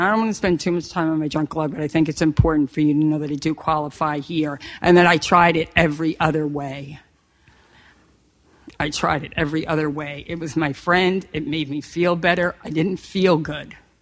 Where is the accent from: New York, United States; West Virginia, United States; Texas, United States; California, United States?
New York, United States; Manhasset; I grew up in Manhasset, Long Island. I was the youngest of three.